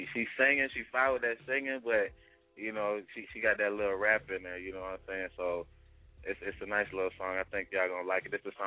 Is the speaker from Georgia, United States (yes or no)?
yes; Atlanta, Georgia, United States; Oh, that's Atlanta. That's down the east side.